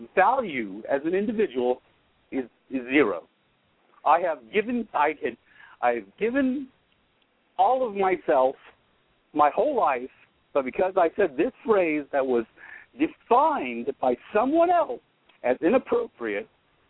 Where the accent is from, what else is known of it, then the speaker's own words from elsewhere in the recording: Steubenville, Ohio, United States; Downtown Steubenville.